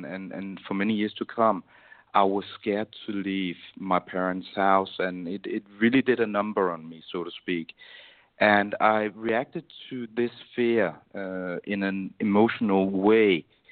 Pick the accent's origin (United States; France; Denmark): Denmark; When I was 17 years old, I was walking down the street one night in my hometown here in Denmark